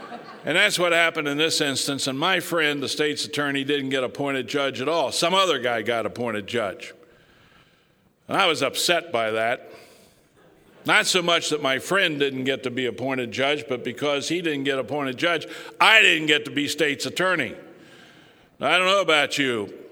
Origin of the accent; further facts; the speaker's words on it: Hagerstown, Maryland, United States; I did graduate from law school, and I went back to my hometown of Hagerstown to practice law.